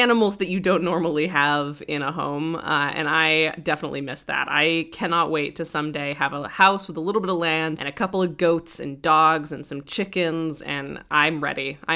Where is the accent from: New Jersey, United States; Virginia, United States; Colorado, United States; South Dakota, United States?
Colorado, United States; now in Brooklyn, United States; I grew up in Colorado, so my fiance and I are going to move in with my mom as like a halfway point